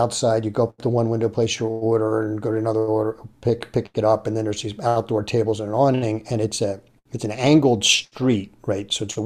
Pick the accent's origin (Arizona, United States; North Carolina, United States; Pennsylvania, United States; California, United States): Pennsylvania, United States; Philadelphia; I'm from the Northeast.